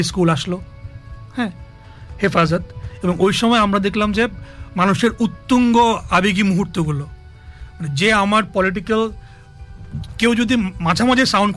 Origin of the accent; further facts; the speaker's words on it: Chittagong, Chittagong Division, Bangladesh; also born or lived in Sylhet; আমি চিটাগাংয়ে বড় হয়েছি, আমাদেরকে মানে আমরা যারা চিটাগাংয়ের বাইরে থেকে এসে চিটাগাংয়ে বড় হয়েছি তাদেরকে বলা হতো বইঙ্গা